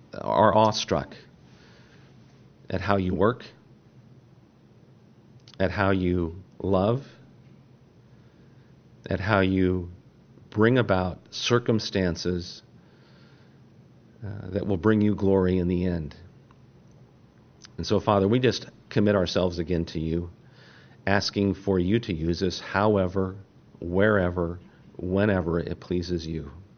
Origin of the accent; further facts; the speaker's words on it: United States; Sometimes, and I'm sorry, as an American, sometimes we think we know it all, and we don't.